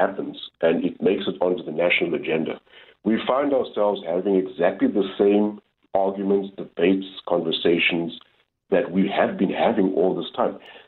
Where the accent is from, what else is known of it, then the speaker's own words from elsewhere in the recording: South Africa; or are these just things that are just being said just to appease us as South African citizens